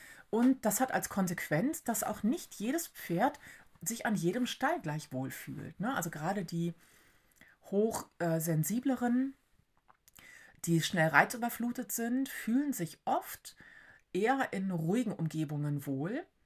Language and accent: German; Münster, North Rhine-Westphalia, Germany; Ich selber bin in der Stadt groß geworden, also ich komme aus Münster. Jetzt würde jemand, der aus einer großen Stadt kommt, das wahrscheinlich eher als kleinere Stadt bezeichnen. Für mich ist das schon recht groß